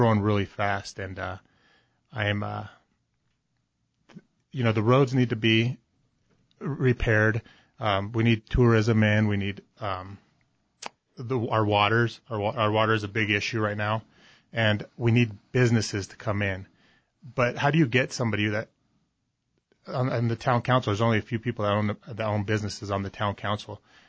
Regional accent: Chino Valley, Arizona, United States; also born or lived in Prescott; I was born here in Prescott, Arizona. I've had my own business since I was 19, here in Chino Valley. Been in Chino Valley since I was 13 years old, graduated from Chino Valley.

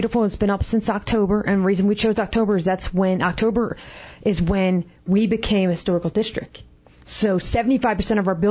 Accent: Philadelphia, Pennsylvania, United States; now in Prescott, United States; Well, I came from Philly over here, so yeah. Big change, and I'm not going to go back. Yeah. I love Prescott.

